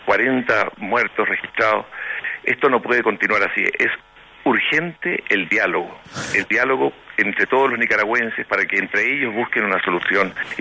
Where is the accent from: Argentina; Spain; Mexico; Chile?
Chile; Nosotros como chilenos sabemos, ¿verdad?, cuántos venezolanos han llegado a nuestro país buscando hogar